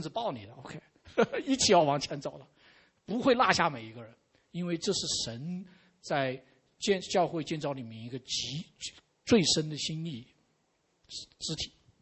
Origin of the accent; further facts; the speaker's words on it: China; 我们中国人常常有一句话叫洁身自好的生活